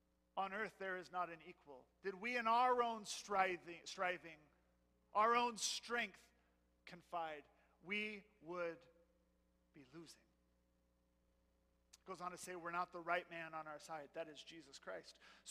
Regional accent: Joshua Tree, California, United States; When I was little, there was a really, really big earthquake by my hometown. I lived in Joshua Tree.

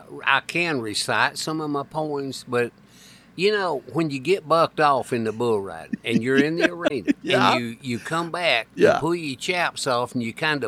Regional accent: Tennessee, United States; He's one of the ones that nicknamed me … because I was from Tennessee.

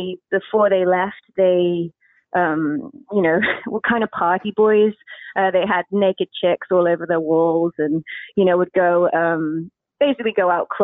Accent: Coventry, West Midlands, United Kingdom; Basically, I grew up in England, a place called Coventry. I kind of knew about Jesus. I grew up in a Church of England church, so it's kind of traditional.

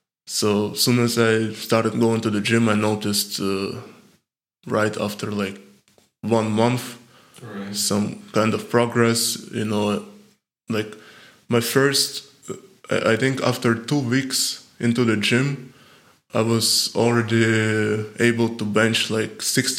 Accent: Ukraine; And because I grew up in Ukraine, sports was really respected.

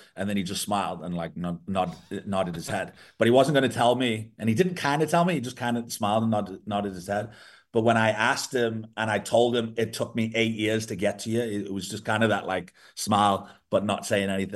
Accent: England, United Kingdom; Growing up in England and trying to, you know, put stuff out in England, it was really hard. And every time I came on holiday, because I've got family here, every time I came on holiday to South Africa, I always got work.

